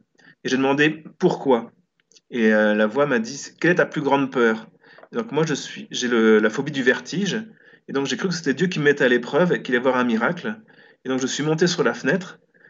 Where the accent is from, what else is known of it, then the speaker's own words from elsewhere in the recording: Brittany, France; born there; je suis né en Bretagne, d'une famille catholique pratiquante